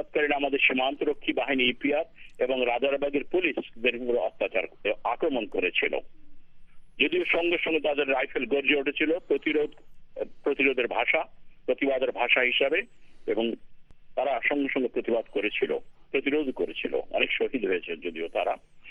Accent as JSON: {"language": "Bangla", "country": "Bangladesh", "said": "আমরা বাংলাদেশের লোক, সব একসঙ্গে বাস করব, আমরা সব বাংলাদেশি বাঙালি আমরা"}